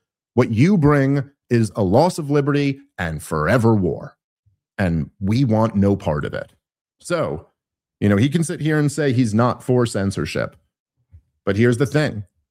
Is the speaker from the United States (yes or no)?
yes; United States; But my country, like I grew up in America in the 1980s, and that country doesn't fucking exist anymore.